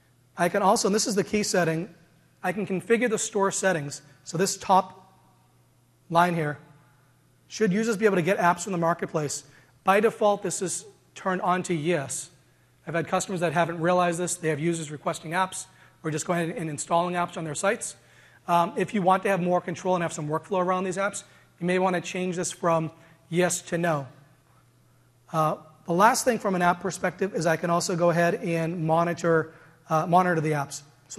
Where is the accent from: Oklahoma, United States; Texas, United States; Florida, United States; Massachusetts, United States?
Massachusetts, United States; Boston; accent: Boston; I'm from Boston, in case you can't tell by the accent